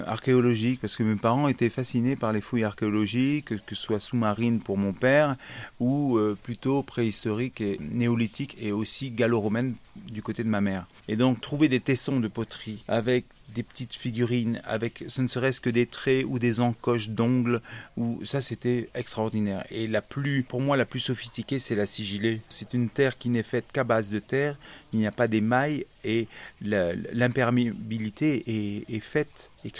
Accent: Provence-Alpes-Côte d'Azur, France; Je suis originaire de l'Estérel et il y a de l'argile.

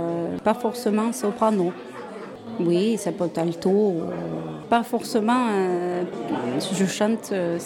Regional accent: Ukraine; Je suis ukrainienne. Je suis native de l'Ukraine

